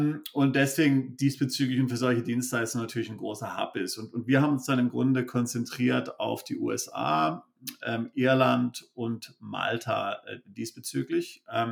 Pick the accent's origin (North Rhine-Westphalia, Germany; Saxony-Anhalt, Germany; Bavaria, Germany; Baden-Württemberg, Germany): Baden-Württemberg, Germany; Freiburg im Breisgau; moved away as an adult; now in Switzerland; Also ich komme ursprünglich aus Freiburg im Breisgau, bin dort aufgewachsen, habe dort Abitur gemacht und bin dann im Grunde nach dem BWL-Studium relativ schnell in die Schweiz auch umgezogen.